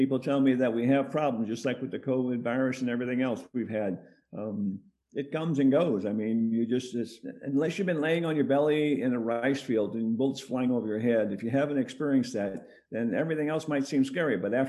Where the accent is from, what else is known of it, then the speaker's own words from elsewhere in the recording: United States; now in Russia; I am an American, but I've been living in Russia for a number of years now. I did 25 years in the military, American military